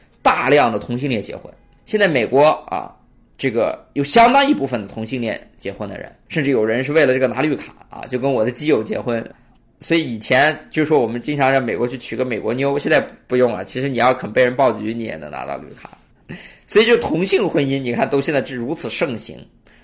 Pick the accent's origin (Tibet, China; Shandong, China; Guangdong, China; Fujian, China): Shandong, China; 我是山东人，我们山东那个地方有一个镇就叫孙镇